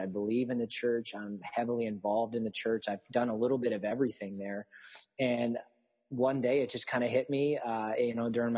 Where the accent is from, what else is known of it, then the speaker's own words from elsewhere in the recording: Sharon, Pennsylvania, United States; I am actually born and raised in Sharon, Pennsylvania, raised in a Presbyterian, a loving, wonderful Presbyterian church called Covenant Presbyterian.